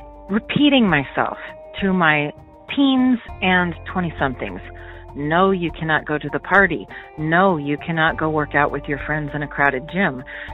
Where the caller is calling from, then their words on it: Arlington, Texas, United States; I'm calling from Arlington, Texas.